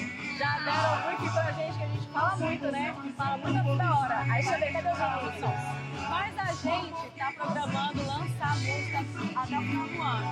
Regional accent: São Paulo, Brazil; also born or lived in Fortaleza / Goiânia; A gente é de São Paulo, moramos 1 ano e meio em Fortaleza, depois moramos 4 anos em Goiânia, agora estamos morando em São Paulo também.

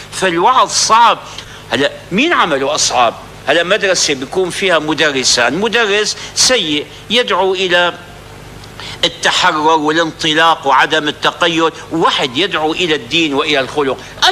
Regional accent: Syria; كان في عندنا في الشام قديما

